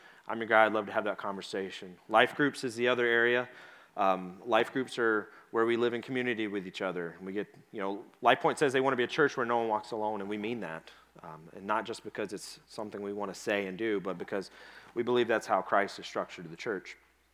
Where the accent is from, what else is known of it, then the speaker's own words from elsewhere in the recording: the South, United States; I grew up in the South. We got lakes, and I'm like, I know what a lake is.